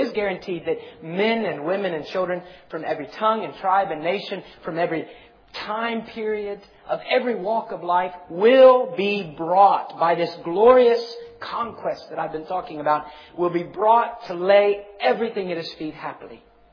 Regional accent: United States; Well, as an American, here's how I think of it. I live in North Mississippi.

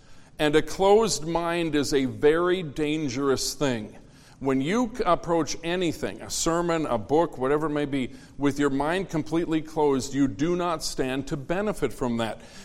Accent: United States; Do you know why? I'm an American.

